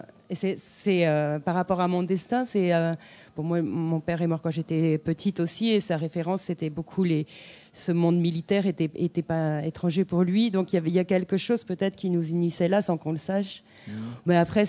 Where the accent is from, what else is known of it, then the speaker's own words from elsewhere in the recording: Normandy, France; Je suis normande, donc voilà, il fallait que je le place.